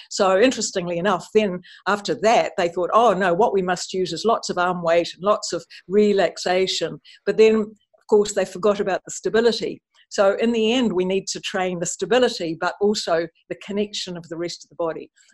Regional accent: New Zealand; Well, I'm a New Zealander and I live and work in New Zealand. I teach at the University of Auckland.

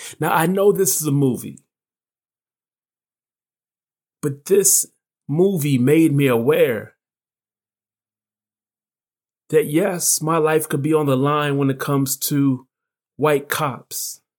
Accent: United States; Growing up in America, my radar, when I get pulled over and it's by a white cop, it's there's tension, there's fear.

